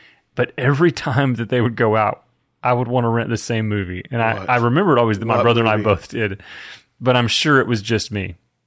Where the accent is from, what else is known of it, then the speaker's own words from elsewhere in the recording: Dallas, Texas, United States; I grew up in Dallas, Fort Worth.